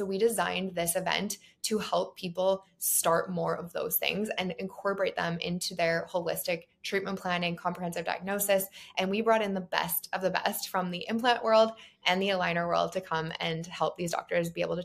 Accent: Canada; now in Bermuda; So I am Canadian, but I have lived in Bermuda for the last 14 years

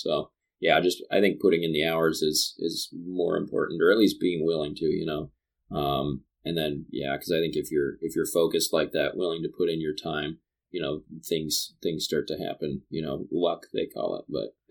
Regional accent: Wyoming, United States; That's what I grew up doing in Wyoming for like carp and catfish, you know.

